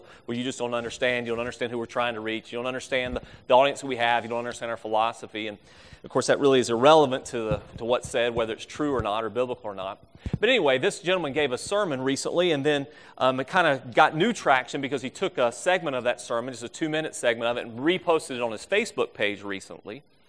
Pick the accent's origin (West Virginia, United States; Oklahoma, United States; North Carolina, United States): North Carolina, United States; Charlotte; In fact, it's my hometown, Charlotte, North Carolina.